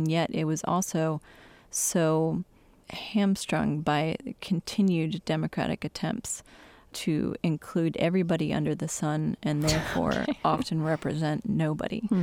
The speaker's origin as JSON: {"language": "English", "region": "Michigan", "country": "United States", "said": "from my home state in Michigan, the western half of the state is very much full of conservative religious denominations, particularly the Reformed Church."}